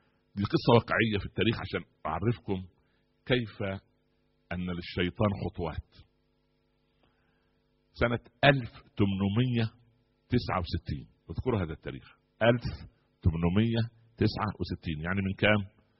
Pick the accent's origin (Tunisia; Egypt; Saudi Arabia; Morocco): Egypt